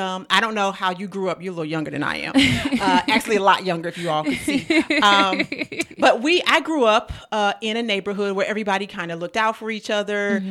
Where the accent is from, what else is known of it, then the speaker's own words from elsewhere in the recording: St. Louis, Missouri, United States; My background, I'm from St. Louis, Missouri. Shout out to any Midwest people out there.